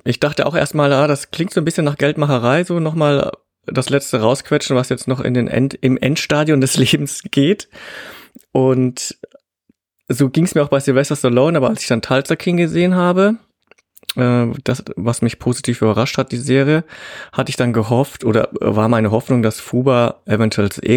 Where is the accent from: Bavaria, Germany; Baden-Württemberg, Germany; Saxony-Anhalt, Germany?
Bavaria, Germany; ich komme ja auch aus Bayern